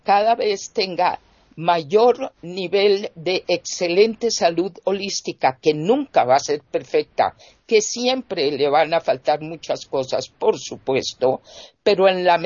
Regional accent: Colombia; en mi país, que es Colombia

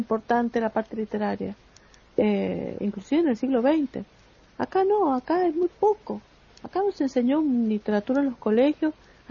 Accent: Argentina; qué importante que es el arte en todas sus dimensiones en Argentina, en mi país

